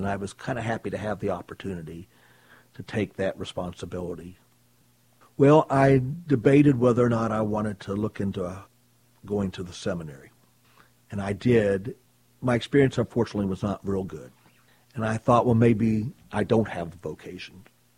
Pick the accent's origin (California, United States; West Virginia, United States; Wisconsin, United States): West Virginia, United States; Charleston; Got out of the Army and got a job here in Charleston, which is my hometown. My home area is the Charleston area.